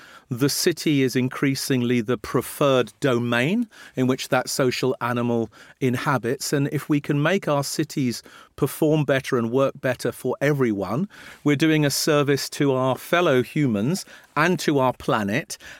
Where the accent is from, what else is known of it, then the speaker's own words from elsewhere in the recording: Morden, London, United Kingdom; I love Morden, where I grew up, and I went to school in Wimbledon